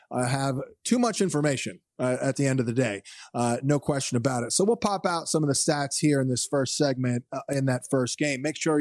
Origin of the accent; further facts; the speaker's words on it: Philadelphia, Pennsylvania, United States; I am from the Philadelphia area, and he's a huge Eagles fan.